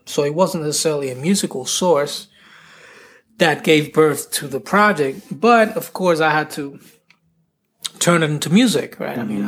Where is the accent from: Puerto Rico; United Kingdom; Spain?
Puerto Rico; now in New York City, United States; Puerto Rican migration has been historically to New York City, which is where I live, and mm-hmm. I'm from Puerto Rico originally.